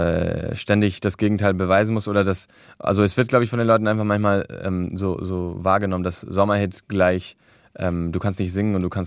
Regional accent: Barcelona, Catalonia, Spain; now in Berlin, Germany; ich bin ja in Barcelona aufgewachsen und bin dort geboren und wohne ja erst seit 2 Jahren in Berlin

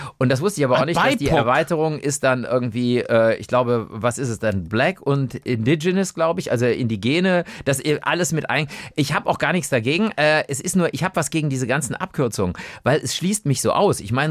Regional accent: Cologne, North Rhine-Westphalia, Germany; aber meine Heimatstadt Köln ist zunehmend der Verwahrlosung heimgegeben.

